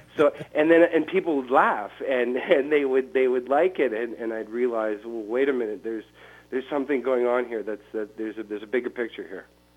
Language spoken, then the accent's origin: English; Canada; I am a Canadian Roman. I'm Slovak, is my background. My dad was born there. My mom was born here.